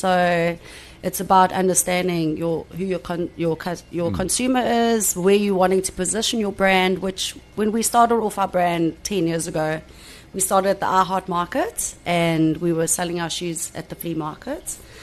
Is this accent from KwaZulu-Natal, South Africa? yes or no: no; Johannesburg, Gauteng, South Africa; born there; So I was born in Johannesburg, and then we went to boarding school in Magaliesburg, to Afrikaans boarding school.